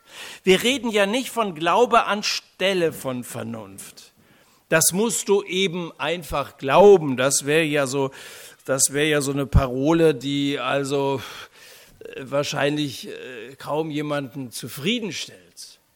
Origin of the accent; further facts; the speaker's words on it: Rhineland-Palatinate, Germany; Wie könnte dann ein Mensch aus Raubach oder aus Dillen, wo ich herkomme, irgendetwas Verlässliches über ihn sagen können?